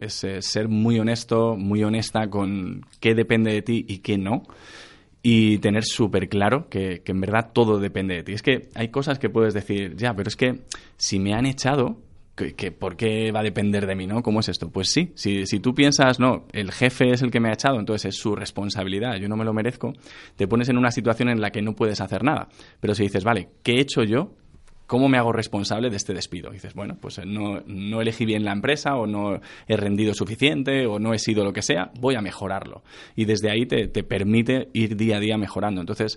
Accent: Madrid, Community of Madrid, Spain; Yo, de hecho, me fui a vivir al sur, soy de Madrid.

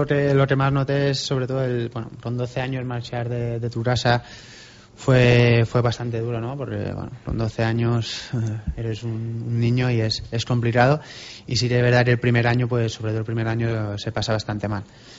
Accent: Binissalem, Balearic Islands, Spain; Está a 20 kilómetros de Palma, por el centro de Mallorca.

